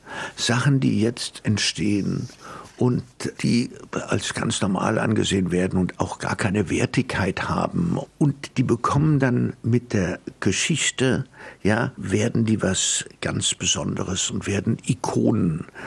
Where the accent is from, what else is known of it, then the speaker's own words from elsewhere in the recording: Switzerland; also born or lived in Germany; ich bin in der Schweiz geboren und bin meistens in der Schweiz aufgewachsen. Da meine Mutter früh gestorben ist, bin ich zu meiner Großmutter gekommen und lebte mit ihr halb in Deutschland, halb in der Schweiz.